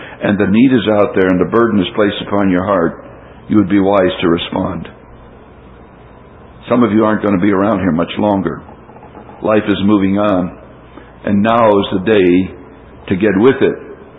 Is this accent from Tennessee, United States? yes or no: no; Texas, United States; I'm a minister from Texas